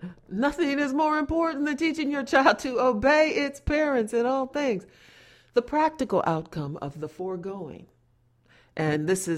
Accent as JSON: {"language": "English", "town": "Detroit", "region": "Michigan", "country": "United States", "lives_now": "Berkeley, United States", "said": "I'm from Berkeley now, not only since, my child's, I became a mom out here. I'm from Detroit originally, but so I've been in this area a while."}